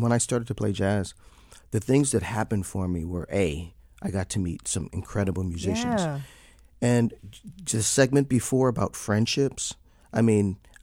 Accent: Florida, United States; also born or lived in Chicago; I grew up in the in Florida area and then moved to Chicago

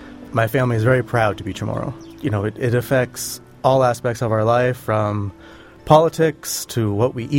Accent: Saipan, Northern Mariana Islands; I am from Saipan, which is the largest island in the Northern Mariana Islands.

